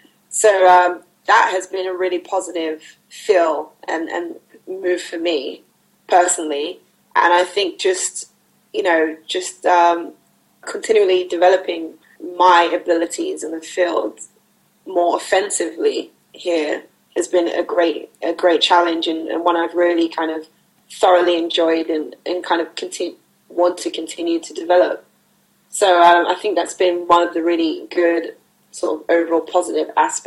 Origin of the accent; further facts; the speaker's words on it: London, United Kingdom; also born or lived in America; now in Sweden; I miss London. I love London. I'm a Londoner in general